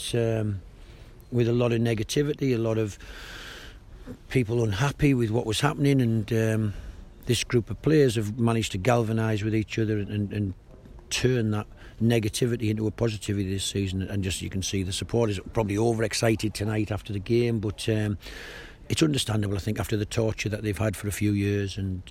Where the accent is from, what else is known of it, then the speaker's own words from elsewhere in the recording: Middlesbrough, North East England, United Kingdom; I'm from Teesside, Middlesbrough. It's an industrial area.